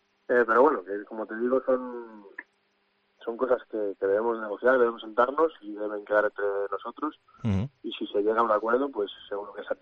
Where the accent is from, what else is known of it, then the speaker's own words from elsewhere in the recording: Cantabria, Spain; Yo como buen cántabro, como buen racinguista